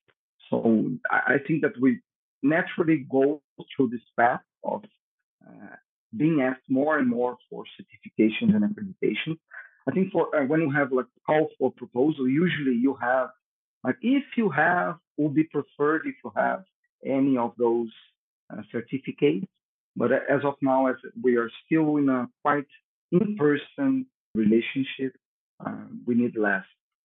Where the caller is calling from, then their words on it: Brazil; I'm speaking from Brazil, so Global South.